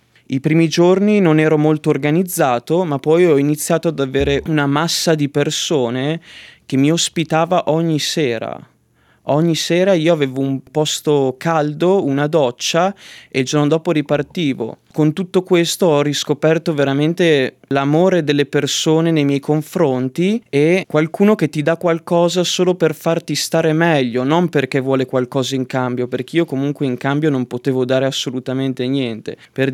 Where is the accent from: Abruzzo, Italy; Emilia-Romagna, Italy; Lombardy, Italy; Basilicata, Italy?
Lombardy, Italy; a Brisbane ho un amico che non vedo da 10 anni, che abitava nel mio paese in provincia di Mantova